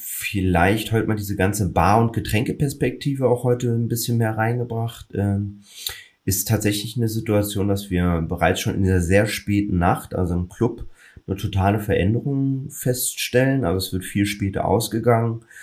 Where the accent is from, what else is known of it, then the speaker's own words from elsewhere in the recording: Berlin, Germany; born there; now in Cologne, Germany; Gebürtiger Berliner im Übrigen und heute zu Hause und das Herz in Köln.